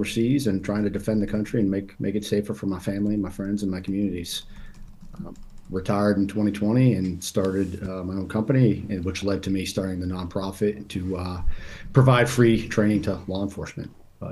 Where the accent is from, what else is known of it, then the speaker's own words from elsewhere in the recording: Massachusetts, United States; I grew up in Massachusetts